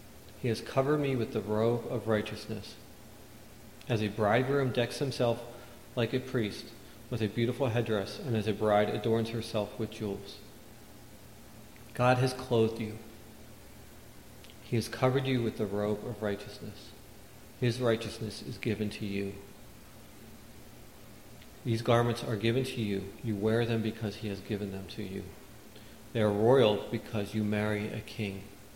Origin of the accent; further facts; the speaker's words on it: New Jersey, United States; I grew up in South Jersey, was born and raised there, lived there most of my life.